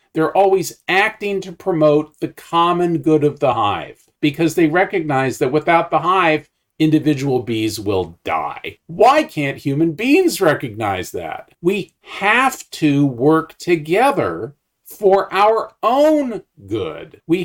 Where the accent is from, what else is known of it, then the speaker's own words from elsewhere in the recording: Indiana, United States; It's Nebraska. I'm from Indiana.